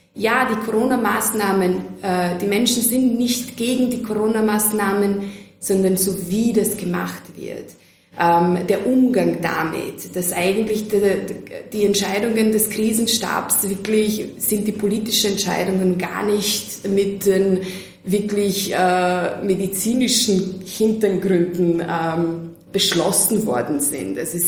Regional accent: Serbia; Ich war noch nie in Mailand, bin eine Serbin.

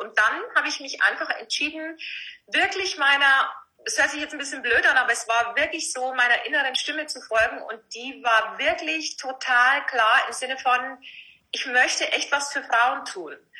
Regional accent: Vilshofen, Bavaria, Germany; accent: Lower Bavarian; now in Munich, Germany; ich bin ein niederbayerisches Plänzchen, was man bestimmt an meinem rollenden R gut hören kann. Ja. Ich bin aus Vilsbofen ursprünglich. Und habe in Passau studiert und bin dann recht schnell nach München gegangen

